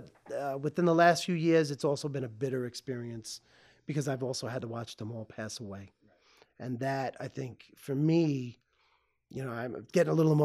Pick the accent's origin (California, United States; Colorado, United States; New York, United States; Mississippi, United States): New York, United States; born and raised in New York, get to high school, parents divorce, hated high school, decided I wanted to do something different. I'd never left New York, you know?